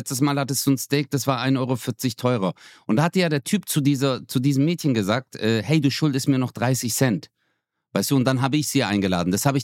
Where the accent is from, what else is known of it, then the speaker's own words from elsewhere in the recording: Turkey; Erstens, keiner hat Habibi gesagt, weil Paham ist Perser und ich bin Türke. Zweitens, es ist kein arabischer Brauch, weil Paham ist Perser, ich bin Türke.